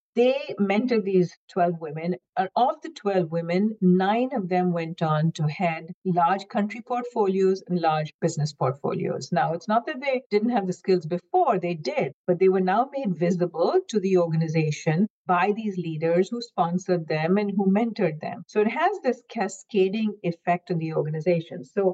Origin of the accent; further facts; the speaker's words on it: India; I grew up in India, and growing up in India, pretty much everyone looked like me in terms of skin tone, etc. Variations, but, you know, I was part of the majority, and I belonged to the majority religion.